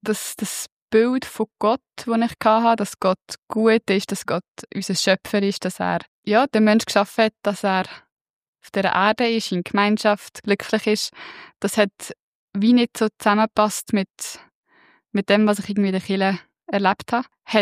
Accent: Lucerne, Switzerland; einfach ich bin auf dem Land im Kanton Luzern aufgewachsen, das ist dort wie gar keine Frage gewesen, das haben alle gemacht.

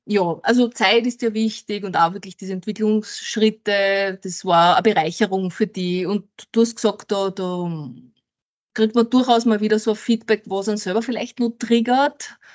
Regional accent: Lower Austria, Austria; Ich komme ja aus Niederösterreich, wie man unschwer erkennen kann, aber auch Gescherde quasi.

